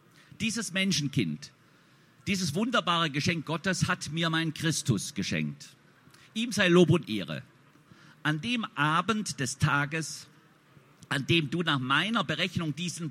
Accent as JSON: {"language": "German", "town": "Pforzheim", "region": "Baden-Württemberg", "country": "Germany", "tie": "born or raised there", "also_born_or_lived": "Stuttgart", "said": "aus der Gegend kommt, aus der ich auch komme, also er ist ja Brettener, ich bin in Pforzheim und Stuttgart aufgewachsen."}